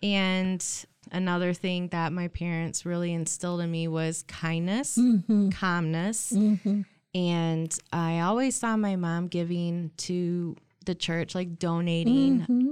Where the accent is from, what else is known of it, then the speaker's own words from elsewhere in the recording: DeWitt, Michigan, United States; also born or lived in Lansing; So I was born in Lansing, Michigan, and I moved to DeWitt when I was about 9 years old.